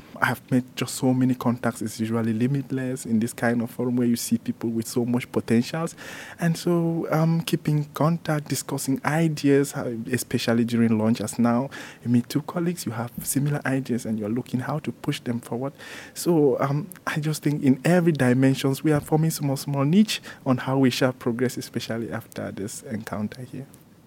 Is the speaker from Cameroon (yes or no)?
yes; Cameroon; I'm from Cameroon